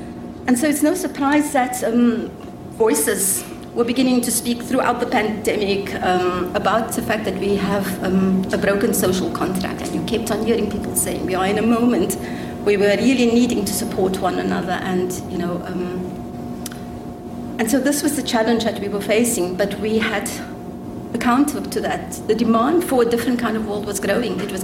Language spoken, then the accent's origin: English; South Africa; I'm a South African.